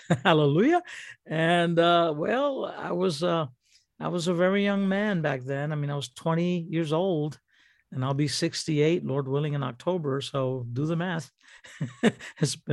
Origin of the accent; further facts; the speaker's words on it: New York City, New York, United States; born there; first language en; of course, knowing good English, being born in New York City, I was raised knowing English first as my first language.